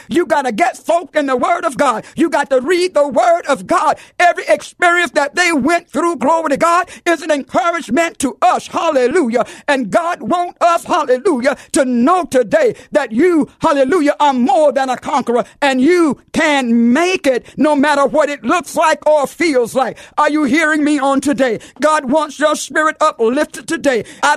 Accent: Florida, United States; I'm from Florida and we have hurricanes.

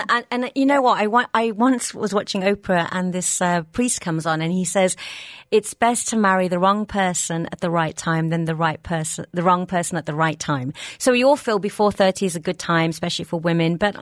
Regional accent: United Kingdom; I grew up as an Indian with my culture around me in an English Western in the UK.

